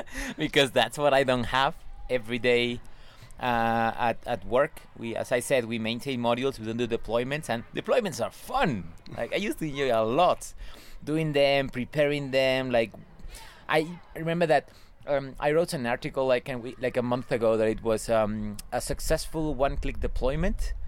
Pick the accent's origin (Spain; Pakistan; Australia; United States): Spain; English is a second language; also born or lived in United Kingdom; I think that I would give English classes back home, because I've seen friends who I learned English with when I lived in the UK, and now they are back to Spain